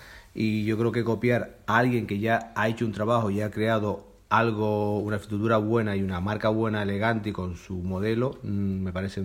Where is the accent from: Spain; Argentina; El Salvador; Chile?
Spain; desde mi punto de vista como trabajador español que soy